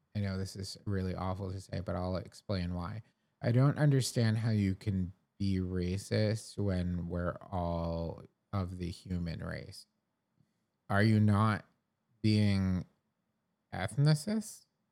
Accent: Massachusetts, United States; I'm from Massachusetts. It's how we show our love.

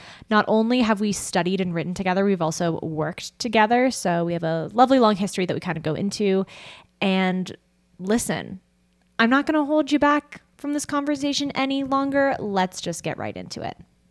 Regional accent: Santa Barbara, California, United States; born there; but my family's from LA. I was born in Santa Barbara. I've spent a lot of time out there.

